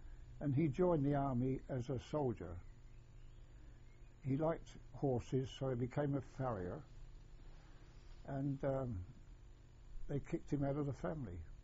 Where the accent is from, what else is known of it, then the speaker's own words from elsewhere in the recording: Portsmouth, South East England, United Kingdom; born there; I was born in Royal Hospital, Portsmouth, on the 27th of the 4th, 1924.